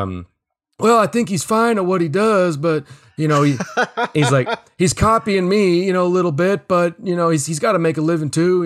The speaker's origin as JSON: {"language": "English", "town": "Minneapolis", "region": "Minnesota", "country": "United States", "tie": "born or raised there", "said": "You know, I grew up in Minneapolis, and I remember literally taking the bus to the Mall of America"}